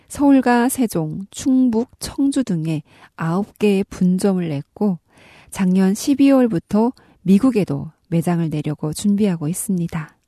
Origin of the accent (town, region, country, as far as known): North Korea